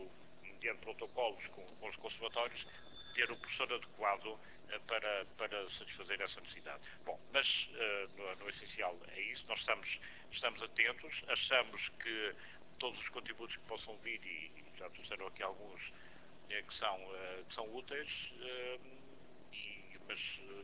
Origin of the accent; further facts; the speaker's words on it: Azores, Portugal; Eu sou açoriano.